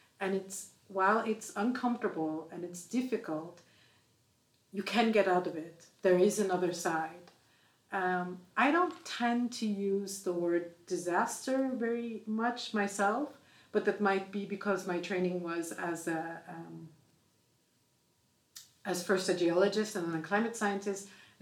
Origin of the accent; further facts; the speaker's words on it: Mumbai, Maharashtra, India; moved away as an adult; now in Switzerland; I'm from Mumbai, India, but I moved to Europe as a climate scientist at the University of Bern in Switzerland